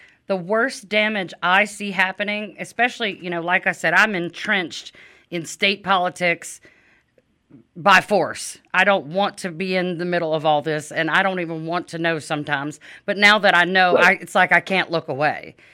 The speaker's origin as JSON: {"language": "English", "region": "Louisiana", "country": "United States", "tie": "born or raised there", "said": "wasn't raised in Alabama, so I can't claim this. I mean, Louisiana's not any better"}